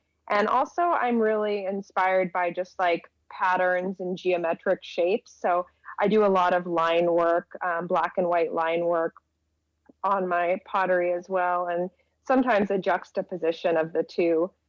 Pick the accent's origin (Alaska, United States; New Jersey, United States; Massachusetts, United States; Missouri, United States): Alaska, United States; Juneau; I am a ceramic and illustration artist, born and raised in Juneau, went to school, got a BFA in Montana, and moved back here